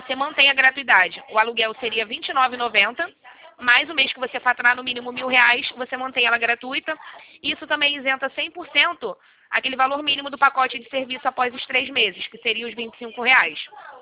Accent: Rio de Janeiro, Brazil; Sou do Rio de Janeiro.

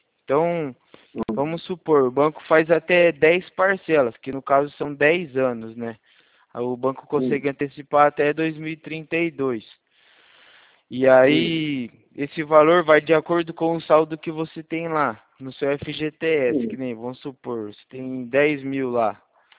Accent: São Carlos, São Paulo, Brazil; eu sou daqui de São Carlos. Sou daqui de São Carlos

